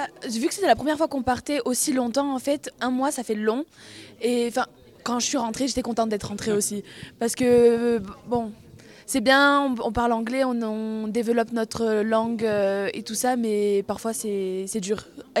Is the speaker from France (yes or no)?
yes; Provence-Alpes-Côte d'Azur, France; on dit non, nous on vient à côté de Marseille